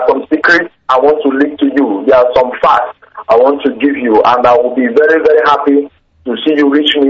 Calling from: Aba, Abia, Nigeria; I am calling from Aba. I am in Biafra land.

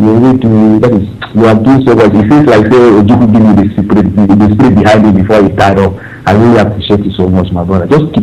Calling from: Dakar, Senegal; I'm calling from Dakar, Senegal.

